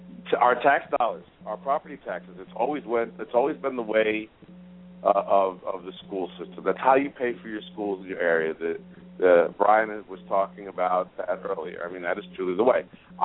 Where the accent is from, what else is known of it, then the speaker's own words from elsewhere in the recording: Queens, New York, United States; I grew up in Queens